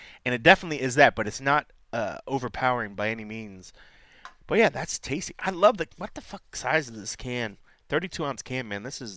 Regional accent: Ohio, United States; I mean, I grew up in Ohio where we have that's the thing, the cost.

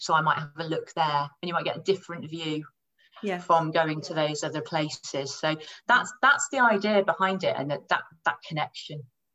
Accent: United Kingdom; because we all try and keep our stiff upper lip, being British

